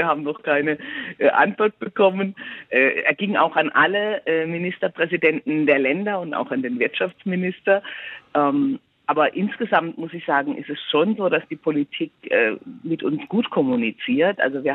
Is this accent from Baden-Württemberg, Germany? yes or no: yes; Baden-Württemberg, Germany; Da ich bin in Baden-Württemberg groß geworden, wie man hört.